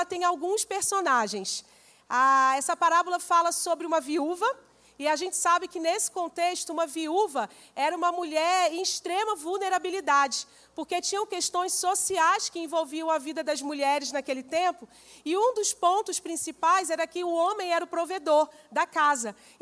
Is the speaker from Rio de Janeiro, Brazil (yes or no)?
yes; Rio de Janeiro, Brazil; also born or lived in Northeast Brazil; now in Bragança Paulista, Brazil; Sou carioca, porém, glória a Deus, porém, nos últimos 10 anos eu vivi no Nordeste do Brasil. Então eu falo que eu sou uma carioca barra nordestina. E de lá nós viemos para cá, para morar em Bragança Paulista.